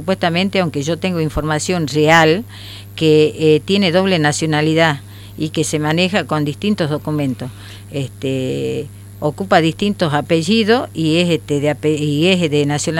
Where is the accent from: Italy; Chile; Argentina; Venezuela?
Argentina; Orán, Salta; nosotros somos de Orán, uh-huh. Nativos de Orán, los padres, y bueno, mi hijo había nacido en Aguaray, yo tengo casa en Aguaray